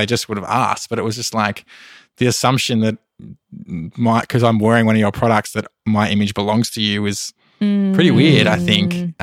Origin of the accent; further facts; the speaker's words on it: Australia; It can be very isolating being Australian. It's a long way from everywhere.